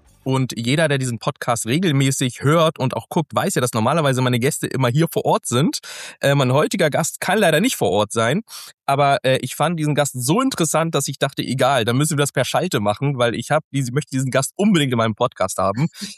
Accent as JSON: {"language": "German", "country": "Pakistan", "second_language": "German", "lives_now": "Germany", "said": "ich komme aus Pakistan."}